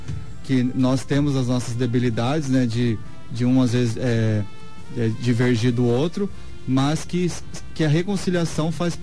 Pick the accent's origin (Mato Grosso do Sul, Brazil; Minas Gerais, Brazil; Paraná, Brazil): Mato Grosso do Sul, Brazil; Campo Grande; Eu sou mato-grossense mesmo, né? É. Sou campograndense, nascido e criado em Campo Grande.